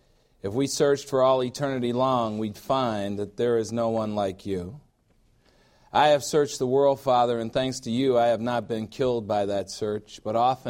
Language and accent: English; Chicago, Illinois, United States; I am from the Mayor Daley era in Chicago.